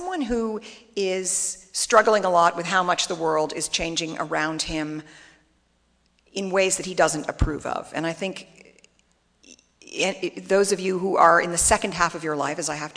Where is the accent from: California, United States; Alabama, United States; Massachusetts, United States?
Massachusetts, United States; Lincoln; a very liberal, affluent rural town west of Boston that is based on my hometown of Lincoln.